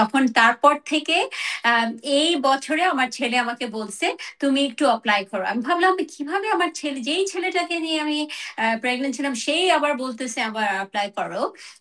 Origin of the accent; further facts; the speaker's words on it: Bangladesh; আমার চাইল্ডহুডটা মার্শাল্লাহ, আমার যেটা মনে আছে বাংলাদেশে আমরা এত মজা করতাম